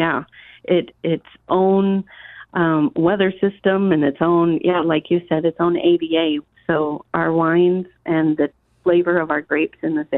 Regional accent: Tiller, Oregon, United States; now in Elkton, United States; I grew up in South County in Tiller, Dave Creek area, but I've been here in Elkton for about 5 years.

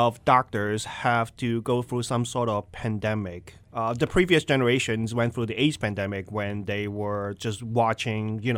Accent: Boston, Massachusetts, United States; I grew up in Boston, and I did a little bit of EMT.

